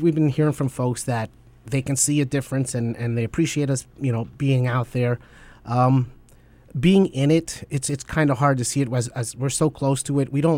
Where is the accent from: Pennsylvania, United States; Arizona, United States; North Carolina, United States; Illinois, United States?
Pennsylvania, United States; now in Bethlehem, United States; I was born and raised here in the Lehigh Valley. Moved to Bethlehem maybe 8-10 years ago. Live on the north side.